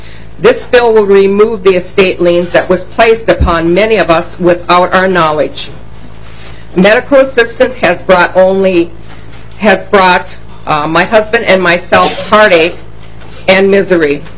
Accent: Sandstone, Minnesota, United States; I am from Sandstone.

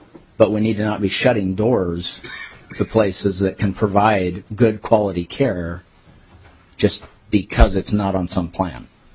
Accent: California, United States; now in Minnesota, United States; I'm not a Minnesota native. I grew up in California, so my background is Kaiser Permanente.

